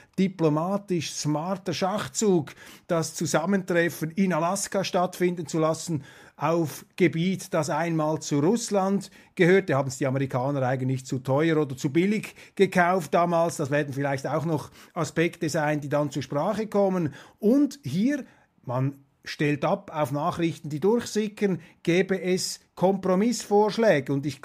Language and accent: German; Switzerland; Ich bin ein Gegner seiner Zollpolitik, als Schweizer sowieso.